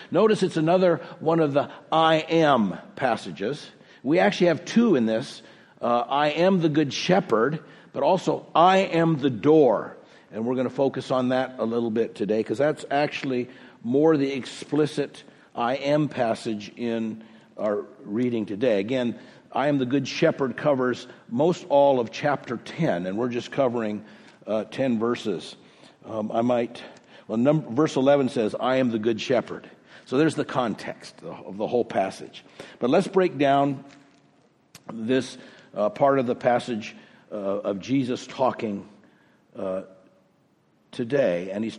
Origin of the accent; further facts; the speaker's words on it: Oceanside, California, United States; One of my favorite images as a boy was in the stained glass window of the church that I grew up in on the West Coast in Oceanside, California.